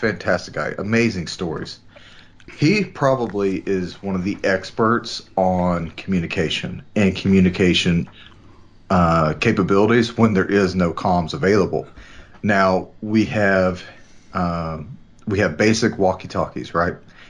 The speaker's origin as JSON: {"language": "English", "region": "Texas", "country": "United States", "tie": "born or raised there", "said": "We've seen it, especially in my home state of Texas."}